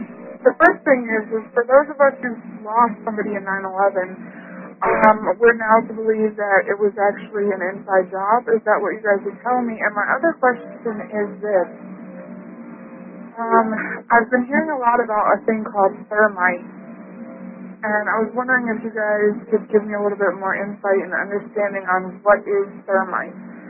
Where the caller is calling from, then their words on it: Buffalo, New York, United States; I'm calling from Buffalo, New York.